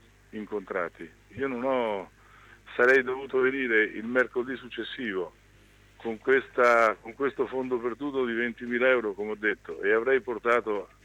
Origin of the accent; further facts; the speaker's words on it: Ancona, Marche, Italy; e quindi poi da anconetano in definitiva, no?